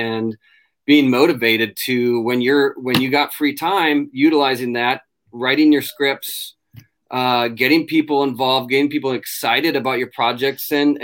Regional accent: Minnesota, United States; Well, I'm originally from Minnesota.

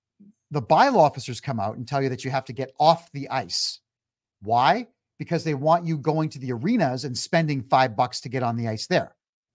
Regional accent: Mississauga, Ontario, Canada; Now, in my hometown of Mississauga, they've got what's called corporate security.

